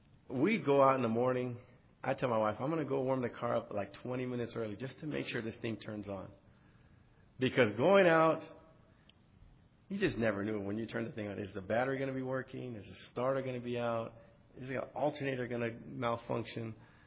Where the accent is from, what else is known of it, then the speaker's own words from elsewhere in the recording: Phoenix, Arizona, United States; And I actually had a person who asked me when he found out I was from Phoenix, do people in Phoenix still like ride horses and stuff?